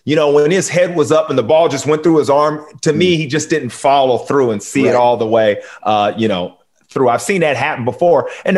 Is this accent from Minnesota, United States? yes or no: no; Long Beach, California, United States; And Willie McGinnis, you know, we're both from Long Beach, California.